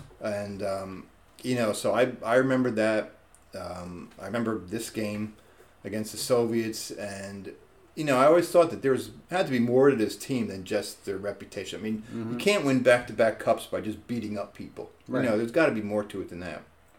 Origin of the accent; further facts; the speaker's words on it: New Jersey, United States; You know, growing up in Jersey, I followed the Rangers